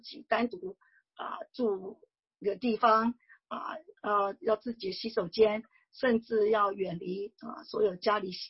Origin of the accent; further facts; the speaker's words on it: China; now in United States; 我们中国人圈子里面大家戴口罩的习惯非常好